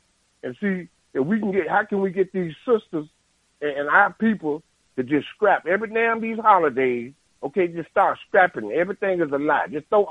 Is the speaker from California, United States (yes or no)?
no; Fort Lauderdale, Florida, United States; Okay, because I was raised down there in Fort Lauderdale, see?